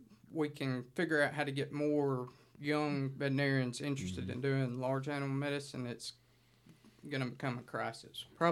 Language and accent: English; Coleman, Alabama, United States; So I was born and raised in Coleman, Alabama, went to vet school in Auburn